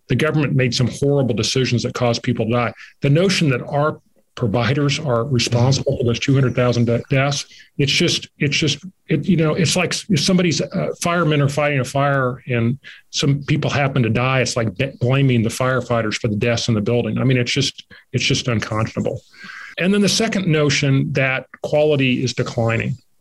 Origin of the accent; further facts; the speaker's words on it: Kansas, United States; like I'm from Kansas and you got all these farmers that are rich on paper.